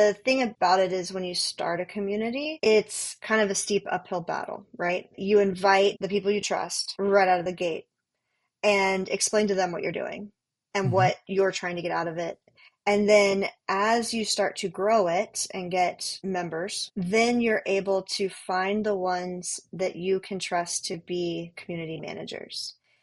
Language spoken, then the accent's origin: English; Florida, United States; I'm from Florida